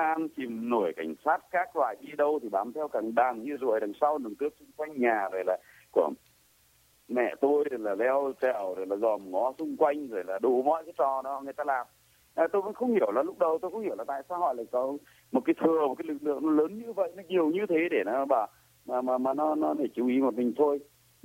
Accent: Hà Tĩnh, Vietnam; Quê tôi ở Hà Tĩnh anh ạ. Tôi ở trong Hà Tĩnh, gọi Tĩnh bây giờ là cái vùng mà nó là cái trung tâm biển của cái vùng thảm họa miền Trung anh.

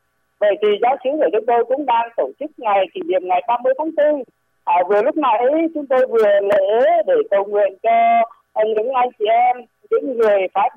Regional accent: Northern Vietnam, Vietnam; tôi là một người ở miền Bắc, tôi sinh ra ở miền Bắc, tôi lớn lên ở miền Bắc. Tôi lại sinh ra sau những ngày giải phóng

